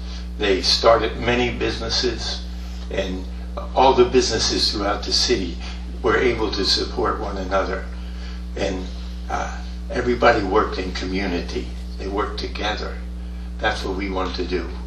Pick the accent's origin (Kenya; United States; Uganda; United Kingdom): United States; Bethlehem, Pennsylvania; And I was born in Bethlehem. I worked in Bethlehem Steel for 23 years.